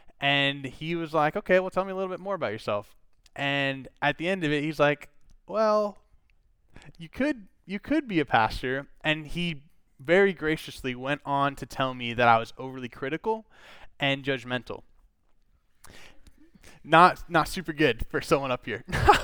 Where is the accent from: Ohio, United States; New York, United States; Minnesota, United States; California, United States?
Minnesota, United States; So, I grew up in Minnesota, and for as long as I can remember, I went to church and knew Jesus.